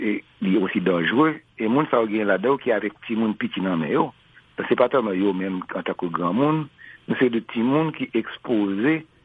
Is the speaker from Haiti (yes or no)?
yes; Haiti; les choquants, les révoltants, les humiliants en tant que haïtien pour être traité pareil ou comme ça